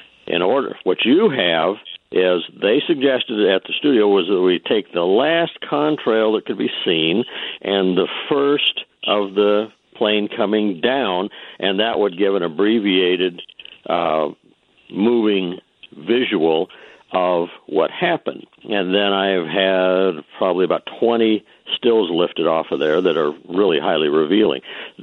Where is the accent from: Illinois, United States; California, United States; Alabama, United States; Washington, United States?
California, United States; Bakersfield; I'm native from Bakersfield, graduated from EB in 63.